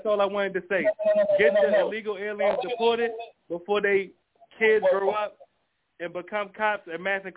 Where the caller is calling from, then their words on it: Maryland, United States; I'm calling from Maryland.